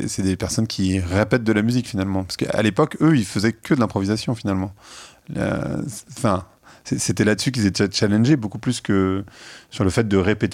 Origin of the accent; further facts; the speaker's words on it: Lebanon; now in France; quand on vient du Liban et qu'on sait ce que c'est qu'une situation où vraiment ça va pas très bien, quand on est en France